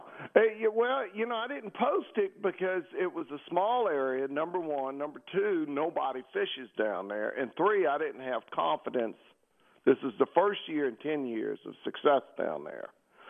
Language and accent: English; Algiers, Louisiana, United States; now in Mississippi, United States; when I moved from Algiers over here to Mississippi, I grew up fishing down there in the parish, and it's pretty far piece now from here